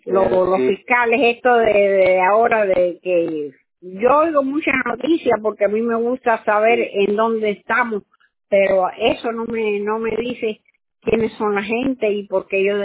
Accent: Cuba; moved away; also born or lived in Spain; Yo salí de Cuba en el 68 y llegué aquí y fui a España. Y vivía allá hasta marzo del 69, y en marzo del 69 llegué a este país.

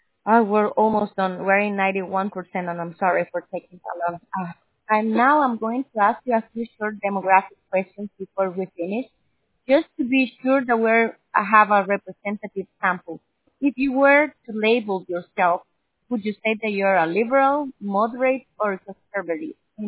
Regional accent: El Salvador; now in Miami, United States; No, I'm sorry. I'm from El Salvador.

